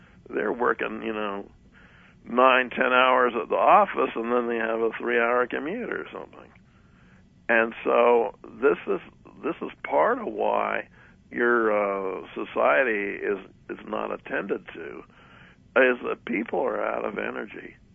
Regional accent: New York City, New York, United States; I remember I spent part of my life growing up in New York City, and there wasn't much space there either.

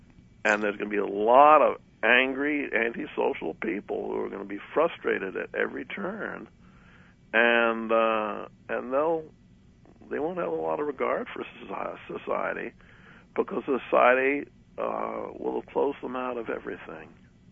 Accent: New York City, New York, United States; I remember I spent part of my life growing up in New York City, and there wasn't much space there either.

